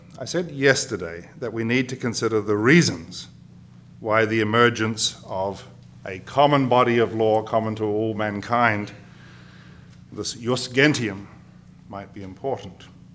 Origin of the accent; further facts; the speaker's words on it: New Zealand; Why, apart from the obvious reason that I'm a New Zealander, have I chosen to talk about this case?